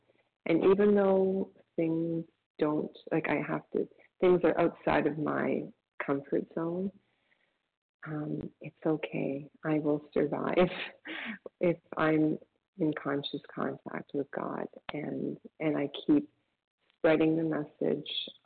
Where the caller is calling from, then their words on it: Toronto, Ontario, Canada; from Toronto, Canada.